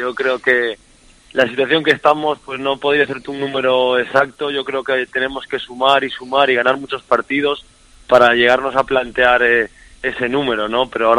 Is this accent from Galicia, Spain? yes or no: yes; Galicia, Spain; yo soy gallego, estoy aquí cerquita, 3 horitas.